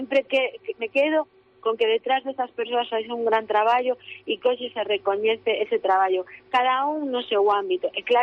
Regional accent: Galicia, Spain; as persoas que representamos o noso territorio, neste caso Galicia

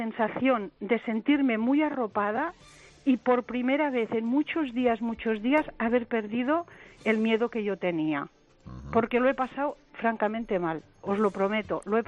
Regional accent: Súria, Catalonia, Spain; born there; yo soy catalana de raíces, yo he nacido en Súria, un pueblo cerca de Manresa

